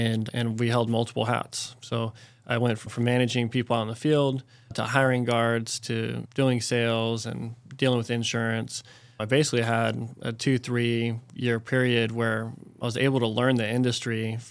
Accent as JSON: {"language": "English", "town": "Oceanside", "region": "California", "country": "United States", "tie": "born or raised there", "said": "I grew up in Oceanside. Mm-hmm. I'm the youngest of four. I have a twin brother. My dad was in the Navy."}